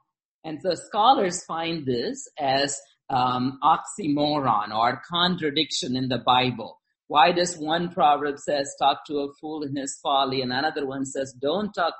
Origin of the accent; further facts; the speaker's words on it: India; Now, I grew up in India and I know something about mango branches.